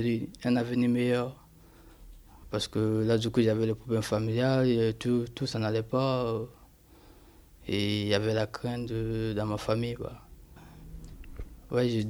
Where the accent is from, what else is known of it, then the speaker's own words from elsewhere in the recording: Cameroon; now in France; Je suis là en France parce que là-bas, chez moi au Cameroun, j'avais des problèmes familiaux.